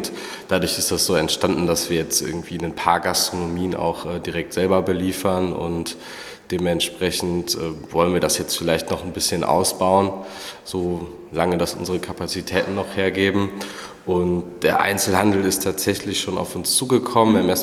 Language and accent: German; North Rhine-Westphalia, Germany; Also ich komme vom Äquator, aus dem Bergischen.